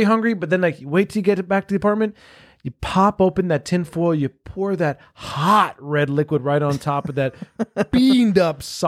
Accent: Miami, Florida, United States; Growing up in Miami, there are many restaurants that are open late

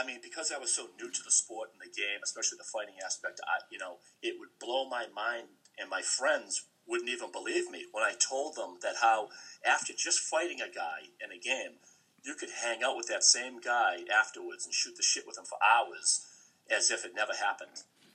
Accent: North Carolina, United States; they were in our home rink, so we're in Carolina. It's my hometown

